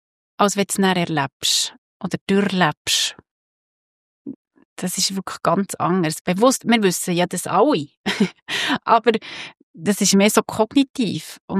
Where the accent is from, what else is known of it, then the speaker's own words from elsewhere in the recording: Switzerland; Und wir als Schweizer